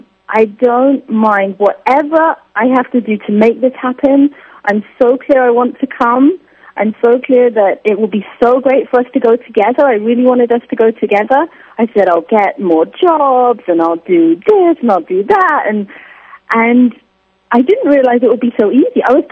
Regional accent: London, United Kingdom; I came from London, England.

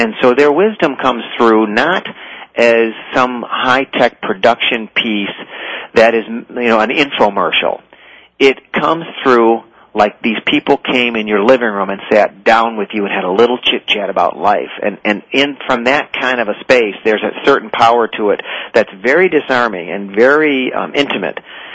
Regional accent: Detroit, Michigan, United States; is that, again, I'm this guy from Detroit.

